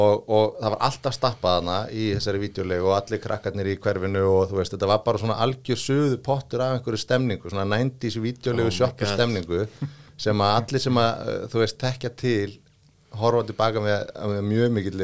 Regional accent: Reykjavik, Capital Region, Iceland; Já, já, ég er náttúrulega úr Breiðholtinu sko.

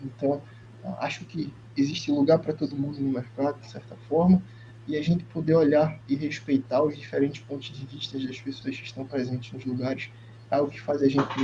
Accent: Pernambuco, Brazil; moved away as an adult; eu sou pernambucano, que estou no Amazonas já há cerca de 10 anos aproximadamente

